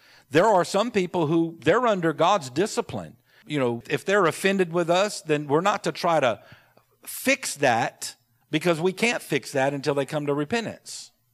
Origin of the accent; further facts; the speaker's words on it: United States; As an American, we have the right to vote and do all those things.